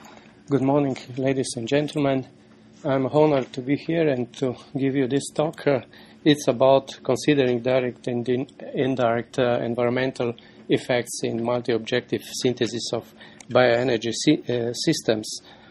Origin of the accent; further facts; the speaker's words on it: Maribor, Drava, Slovenia; English is a second language; I come from Slovenia, which is a small Alpine Mediterranean country from the Central Europe. There we have four universities. The largest is University of Ljubljana, having 65,000 students, and the second one is University of Maribor, where I'm from